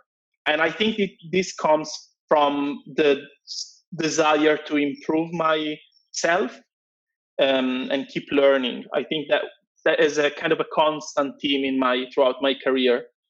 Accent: Italy; English is a second language; I was from Italy

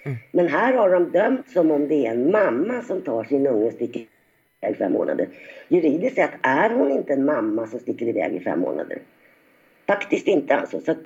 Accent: Northern Cyprus, Cyprus; När jag är hemma på norra Cypern så ser jag män ruska upp ungar i huvudet

